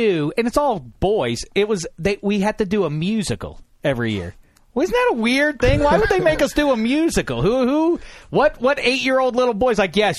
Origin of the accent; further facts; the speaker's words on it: Pittsburgh, Pennsylvania, United States; I know, obviously, I was a Cub Scout growing up in Pittsburgh, PA.